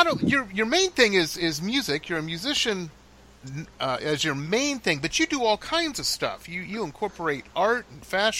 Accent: Detroit, Michigan, United States; But I grew up in Detroit, so you know I don't mind a little.

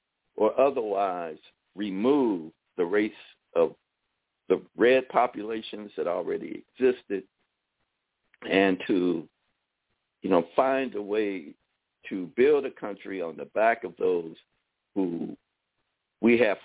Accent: United States; What I am is an American, and what I also possess is a skin tone, you know, but before I'm anything else, I'm an American.

